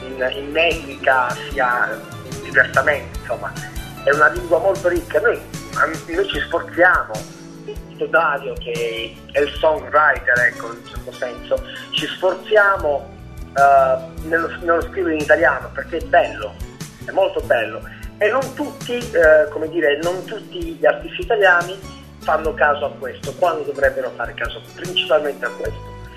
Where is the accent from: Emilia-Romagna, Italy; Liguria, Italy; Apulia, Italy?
Apulia, Italy; Bari; utilizziamo spesso parole che provengono dal nostro dialetto, noi siamo pugliesi, siamo di Bari